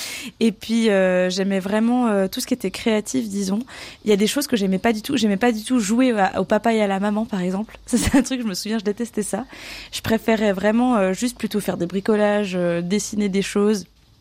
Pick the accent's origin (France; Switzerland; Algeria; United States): Switzerland; Lausanne, Vaud; J'ai grandi à Lausanne, j'ai grandi dans une famille d'artistes.